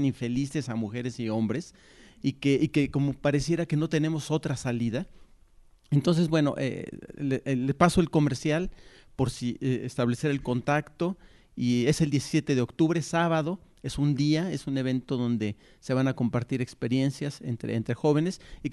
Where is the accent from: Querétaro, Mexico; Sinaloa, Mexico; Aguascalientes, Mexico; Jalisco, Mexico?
Querétaro, Mexico; yo vengo del estado de Querétaro.